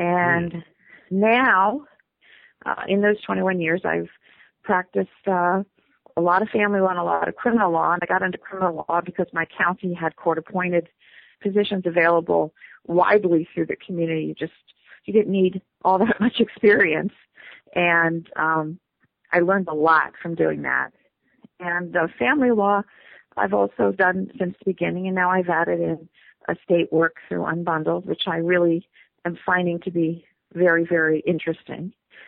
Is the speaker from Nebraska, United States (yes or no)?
yes; Omaha, Nebraska, United States; My background, I'm from Omaha, Nebraska originally, and wended my way out to Syracuse University to go to law school and get my MBA